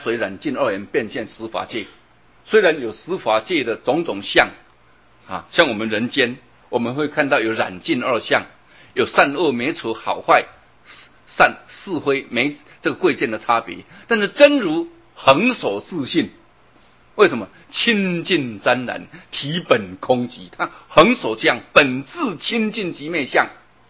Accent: Luodong, Yilan County, Taiwan; 现在我们乡下就是这样，左右两边都可以开，尤其我们罗东，哎呀，我一回去啊，真的很害怕

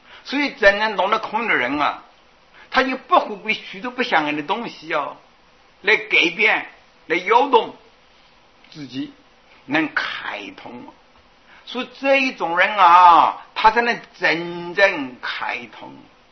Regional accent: China; 我们中国人时常说不，一寸光阴即一寸金

